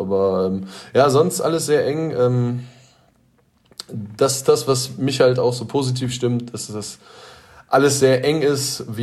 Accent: Detmold, North Rhine-Westphalia, Germany; Ich komme aus Detmold oder bin in Detmold geboren.

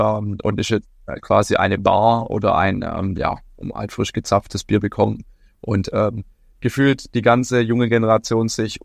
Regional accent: Ludwigsburg, Baden-Württemberg, Germany; ich bin in Ludwigsburg geboren. Ich liebe Ludwigsburg. Das ist meine Heimatstadt. Ich lebe dort auch, weil ich sag, Stuttgart hat viele Vorteile, aber auch, ja, vielleicht die ein oder anderen Nachteile von einer Großstadt, die es gibt.

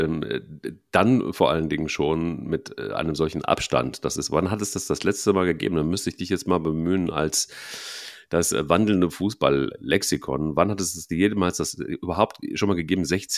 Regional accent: Dillenburg, Hesse, Germany; Also, aber ansonsten bin ich in Dillenburg aufgewachsen.

